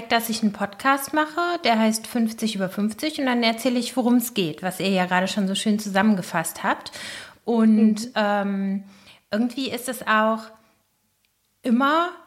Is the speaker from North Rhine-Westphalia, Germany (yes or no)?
yes; Lippstadt, North Rhine-Westphalia, Germany; Ich komme aus Lippstadt, das ist in Nordrhein-Westfalen.